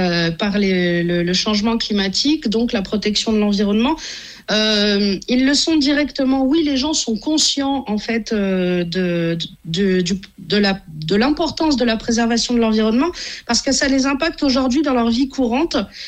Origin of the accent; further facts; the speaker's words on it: Auvergne-Rhône-Alpes, France; born there; je suis née dans le Beaujolais